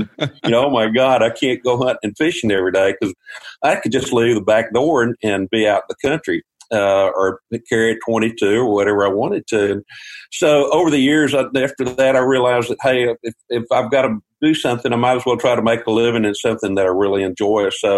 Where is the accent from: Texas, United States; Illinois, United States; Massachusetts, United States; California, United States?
Texas, United States; Now, back then, where I grew up in Texas, we had deer